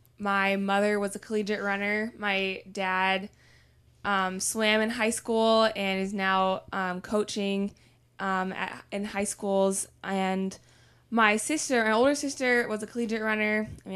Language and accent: English; Xenia, Ohio, United States; I grew up in Xenia, Ohio, and I went to Xenia Christian, and no one in my high school ever did triathlon.